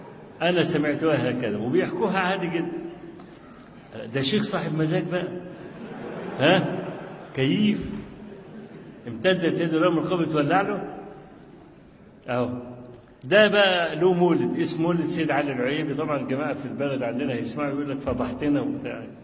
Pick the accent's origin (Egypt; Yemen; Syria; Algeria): Egypt; Kafr El Sheikh Governorate; كان عندنا في مصر في كفر الشيخ المحافظة